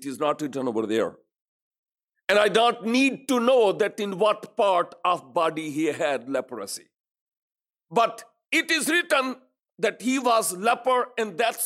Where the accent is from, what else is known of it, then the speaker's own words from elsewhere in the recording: Pakistan; first language Urdu; English is a second language; now in Sweden; Originally, I am from Pakistan. My language is Urdu, but actually, English is my fourth or fifth language. In these days, I am in Sweden.